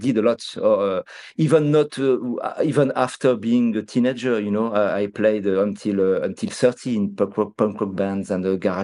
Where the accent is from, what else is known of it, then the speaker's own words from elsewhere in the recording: Bordeaux, Nouvelle-Aquitaine, France; I am from Bordeaux.